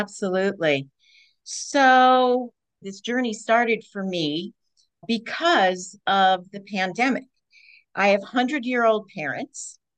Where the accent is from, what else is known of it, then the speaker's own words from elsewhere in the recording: New York, United States; I'm a naturalist. I grew up in the range. I grew up in New York.